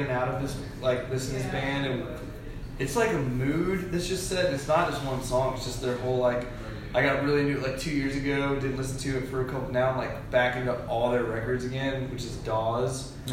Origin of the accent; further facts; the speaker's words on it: Smyrna, Tennessee, United States; Like, I grew up in Smyrna, Tennessee, and I had a truck for like 2 days